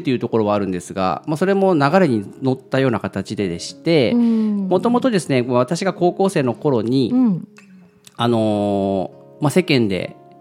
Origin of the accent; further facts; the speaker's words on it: Nagasaki, Japan; 出身はですね、長崎なんです。